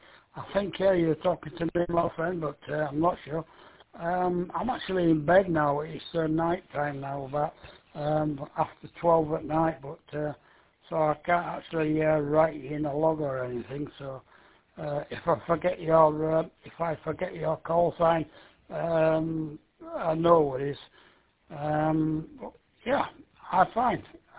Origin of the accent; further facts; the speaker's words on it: United Kingdom; now in Thailand; Yeah, I come from the United Kingdom. I'm an expat now. I live in Thailand. I live here for 3 years with my beautiful Thai wife.